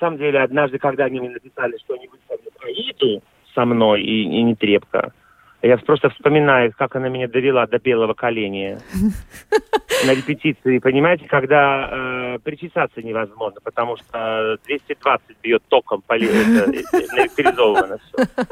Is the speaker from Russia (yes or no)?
no; Ukraine; Я украинец, где на меня сел, там с меня и слез.